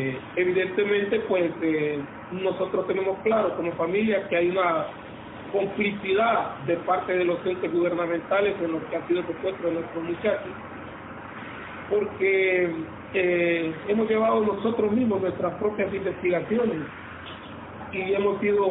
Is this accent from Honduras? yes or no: yes; Honduras; del tipo de autoridad que tenemos como hondureños